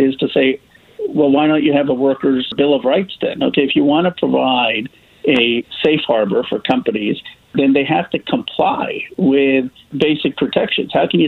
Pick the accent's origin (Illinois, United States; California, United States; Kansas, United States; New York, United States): California, United States; in my home state of California, $54 billion budget deficit.